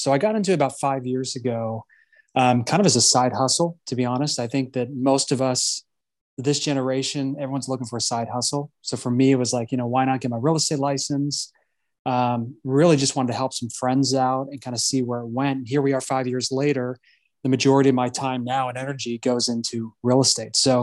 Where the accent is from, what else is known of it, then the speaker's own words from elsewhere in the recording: West Coast, United States; perspective on real estate in Tennessee is much different than most Tennessee agents, just because I come from the West Coast.